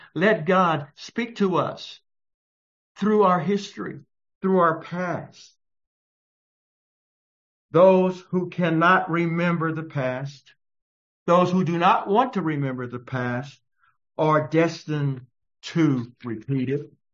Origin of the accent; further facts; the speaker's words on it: United States; born there; I'm thankful that, you know, I was born in America.